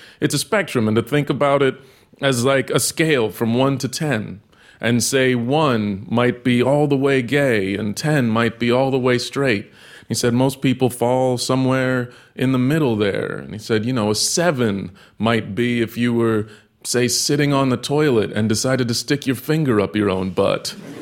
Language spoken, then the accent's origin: English; Texas, United States; I grew up in Texas, which... for those of you who don't know, Texas is one of those states that gets to determine what your children's textbooks are like.